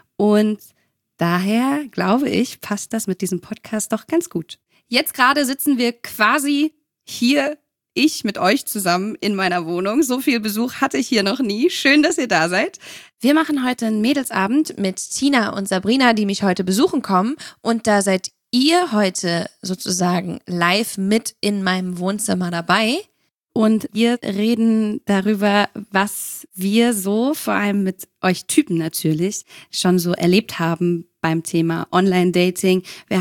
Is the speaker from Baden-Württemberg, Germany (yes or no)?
no; North Rhine-Westphalia, Germany; now in Offenbach, Germany; 29 Jahre alt. Ich komme ursprünglich aus NRW und wohne jetzt seit 2 Jahren in Offenbach.